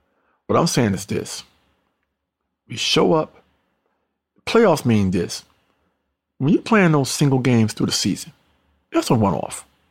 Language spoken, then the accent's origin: English; New York, United States; I'm a New Yorker.